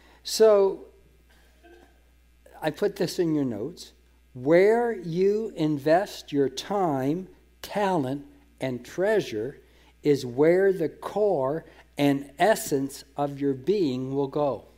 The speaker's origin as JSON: {"language": "English", "town": "Hamilton", "region": "Ontario", "country": "Canada", "tie": "born or raised there", "said": "when I was growing up in Hamilton as a teenager."}